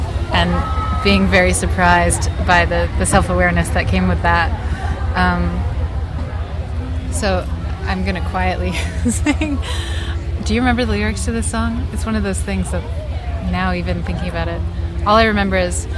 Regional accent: New York City, New York, United States; I'm here from New York City.

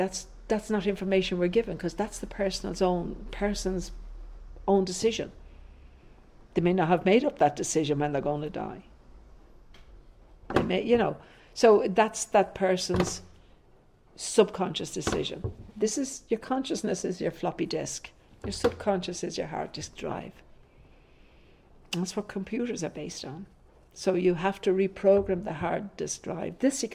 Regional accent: Ireland; moved away; "No," I said, "I'm Columbia County. I'm Irish."

